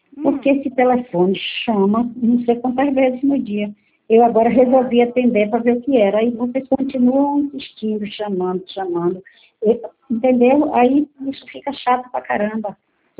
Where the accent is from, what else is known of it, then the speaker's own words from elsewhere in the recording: Itabuna, Bahia, Brazil; eu sou da cidade de Itabuna